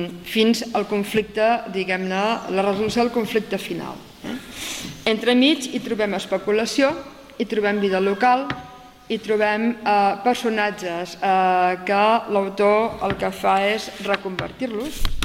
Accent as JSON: {"language": "Catalan", "town": "Sitges", "region": "Catalonia", "country": "Spain", "said": "més gràcia pels que som de Sitges"}